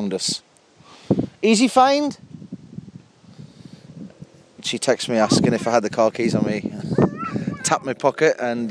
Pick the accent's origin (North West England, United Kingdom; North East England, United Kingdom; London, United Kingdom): North East England, United Kingdom; Hexham; And we're back in my hometown of Hexham in Northumberland. Northumberland being the finest county in England.